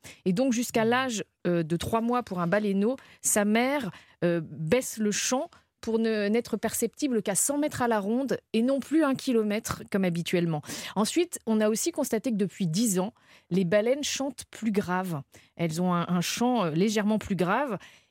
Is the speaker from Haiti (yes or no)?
no; Brittany, France; le Finistère, là où j'ai grandi